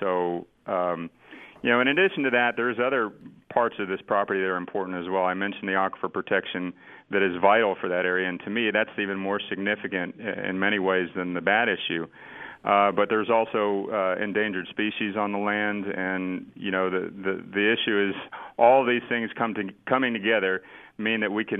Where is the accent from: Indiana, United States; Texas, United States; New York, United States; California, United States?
Texas, United States; Austin; and I grew up in Austin. I used to go out to watch them all the time.